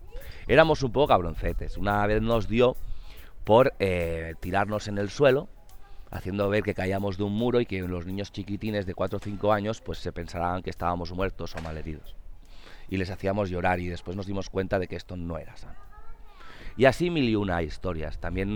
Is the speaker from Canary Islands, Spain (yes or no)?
no; Barcelona, Catalonia, Spain; born there; Yo nací en Barcelona, en el Hospital San Pau.